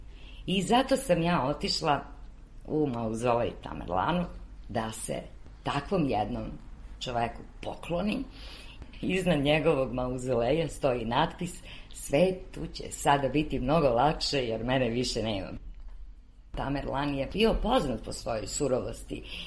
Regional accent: Serbia; ja sam iz Srbije, Srbistan.

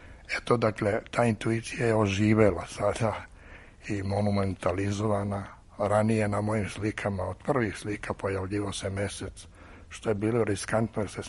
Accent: Vrnjačka Banja, Raška District, Serbia; Naime, ja sam rođen u Vrnjačkoj Banji. Vrnjačka Banja je u jednoj kotlini, a okolo je obrubljena.

